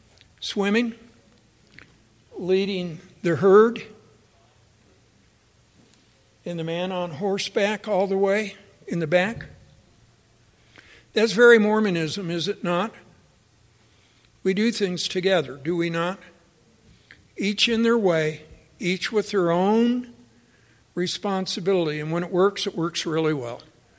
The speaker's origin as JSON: {"language": "English", "region": "Texas", "country": "United States", "said": "I'm from East Texas, and it is unlike anything you Utahns have ever seen."}